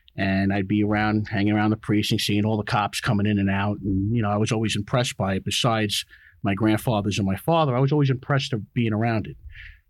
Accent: Queens, New York, United States; Well, I'm from Queens, New York. I say Northern Alabama, but nobody believes me with my accent. But I'm from Queens, New York.

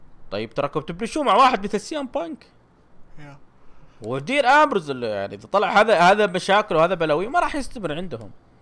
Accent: Saudi Arabia; أنهم بيسمحون بالسجائر الإلكترونية عندنا في السعودية

